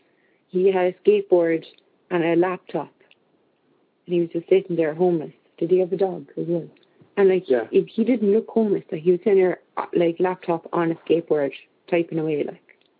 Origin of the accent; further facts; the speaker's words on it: Ireland; I'm from Ireland. I wouldn't have a clue about this.